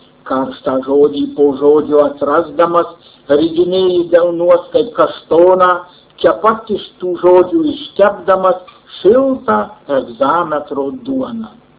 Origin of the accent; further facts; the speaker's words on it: Marijampolė County, Lithuania; yra ir mano tėviškė. Ir mes maži vaikai dar užkopę tarp Ajavonių ir Vištyčioje aukščiausią kalną Piliakalnį